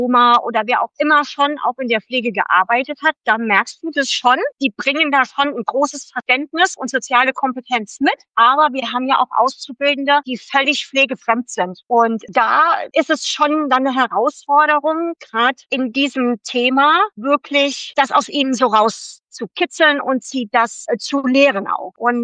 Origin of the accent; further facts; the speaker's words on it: Saarland, Germany; ich bin 59 Jahre alt, ich komme aus dem Saarland